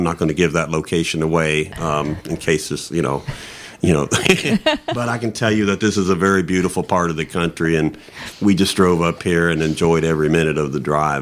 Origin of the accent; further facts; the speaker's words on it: Virginia, United States; moved away as an adult; now in Canada; I'm originally from the state of Virginia, Northern Virginia, born and raised, and moved up to Ontario, Canada, up just north of Toronto, back in 2002, and I've lived there ever since